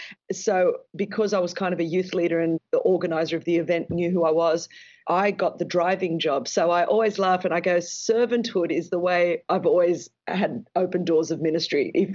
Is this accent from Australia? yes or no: yes; Australia; Well, she came to Australia because, as you could tell by my accent, I speak the Queen's English because we're part of the colonies.